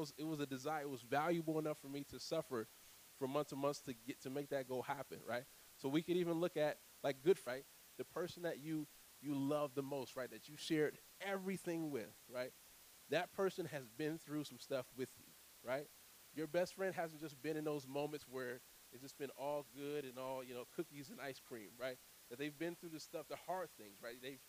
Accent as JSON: {"language": "English", "region": "New Jersey", "country": "United States", "said": "Right, so I'm from a tough spot. I'm from New Jersey."}